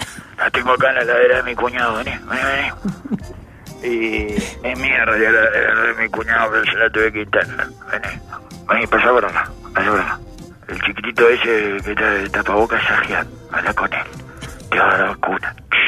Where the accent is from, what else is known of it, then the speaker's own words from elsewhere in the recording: Uruguay; Es raro que le enseñe uruguayo haya salido ese chiste. Porque no somos Argentina, no tenemos esa.